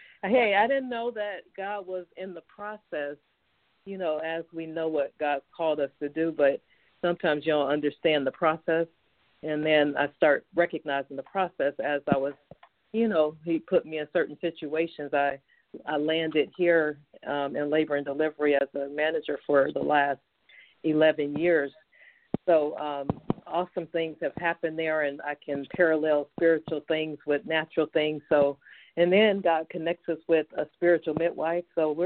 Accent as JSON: {"language": "English", "town": "Cleveland", "region": "Ohio", "country": "United States", "said": "because I was from Cleveland, Ohio, but they sent me out to go to do my military time."}